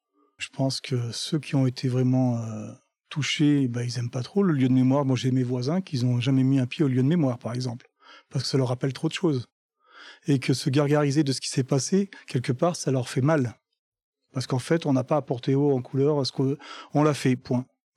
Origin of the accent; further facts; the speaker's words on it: Saint-Agrève, Auvergne-Rhône-Alpes, France; born there; je suis né au Chambon-Soignon, enfin à Saint-Agrève. Donc je connais bien le plateau